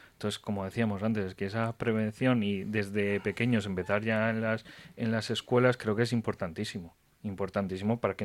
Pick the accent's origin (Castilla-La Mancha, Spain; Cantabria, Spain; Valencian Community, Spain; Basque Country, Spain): Basque Country, Spain; Irún; Sí, pero es que yo soy de Irún.